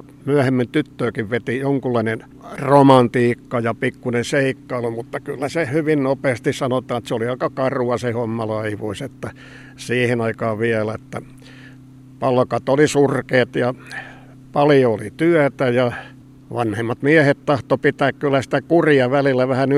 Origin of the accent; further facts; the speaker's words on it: Vaasa, Ostrobothnia, Finland; born there; No mä oon syntynyt täällä Palosaarella.